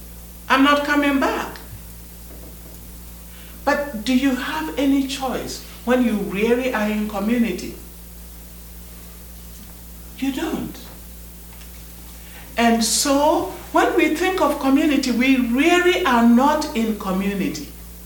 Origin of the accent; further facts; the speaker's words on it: Ghana; I'm from Ghana, West Africa.